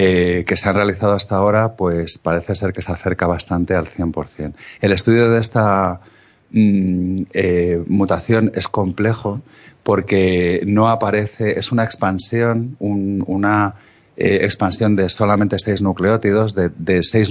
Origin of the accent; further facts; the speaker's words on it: Spain; Nos perciben como gente bastante rigurosa.